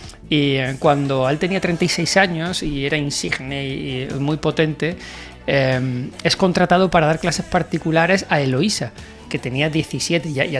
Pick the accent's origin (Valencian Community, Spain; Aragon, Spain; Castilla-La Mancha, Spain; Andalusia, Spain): Andalusia, Spain; Seville; En mi tierra.